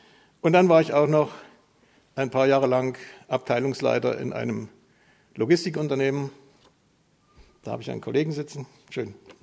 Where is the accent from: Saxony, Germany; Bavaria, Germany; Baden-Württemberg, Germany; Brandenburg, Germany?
Saxony, Germany; born there; ich bin gebürtiger Sachse und die Sachsen können einfach alles